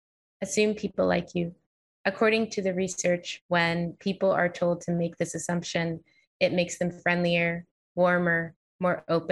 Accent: New York, United States; I grew up in New York, so I had never experienced racism before, at least not blatantly.

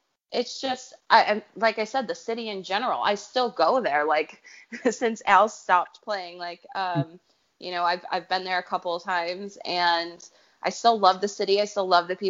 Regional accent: United States; I don't necessarily say because I'm American, they just sound weird.

